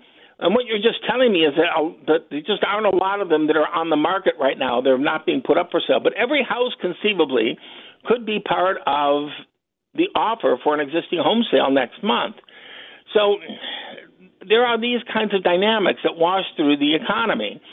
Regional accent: Detroit, Michigan, United States; Yeah, well, you know, I grew up in Detroit

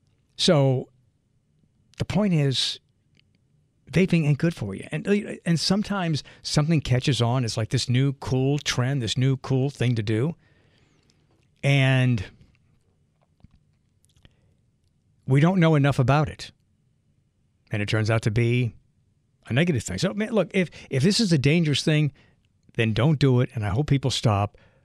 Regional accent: Metairie, Louisiana, United States; And I remember as a kid growing up in Metairie, I think I remember this show coming on at 6:30 on Monday nights on Channel 6 here locally.

